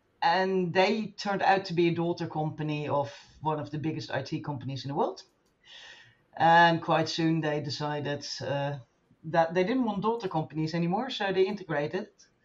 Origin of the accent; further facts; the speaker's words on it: Netherlands; I'm from the Netherlands.